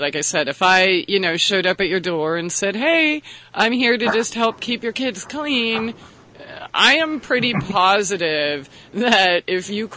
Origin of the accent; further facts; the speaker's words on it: San Diego, California, United States; born there; I was born in San Diego, Balboa Hospital, but I actually lived on Whidbey Island just a few years ago.